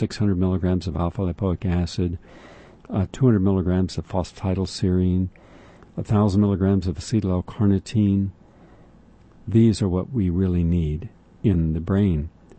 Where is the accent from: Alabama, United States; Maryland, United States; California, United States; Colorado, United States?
Alabama, United States; moved away; I grew up in Alabama, in the countryside, in a house surrounded by several sprawling acres of trees and farmland and open space. Even though I now live hundreds of miles away